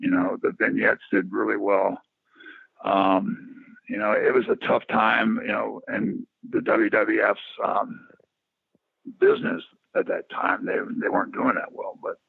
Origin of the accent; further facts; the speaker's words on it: the South, United States; since I'm from the South and everything, the Max Cady deal was Southern